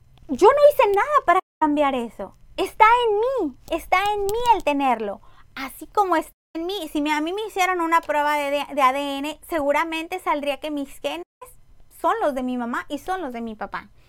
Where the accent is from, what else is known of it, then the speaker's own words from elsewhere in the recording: Mexico; porque yo sé que soy mexicana y escuchar el sonido del mariachi, escuchar por ahí una canción que hable de mi bello México, es muy bonito.